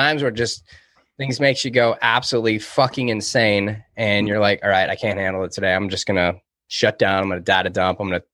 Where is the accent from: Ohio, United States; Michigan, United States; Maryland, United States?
Michigan, United States; Detroit; now in Texas, United States; So I grew up in Detroit, and I don't know what to say. I mean, I played ice hockey. That's what we do. I mean, I live in Texas now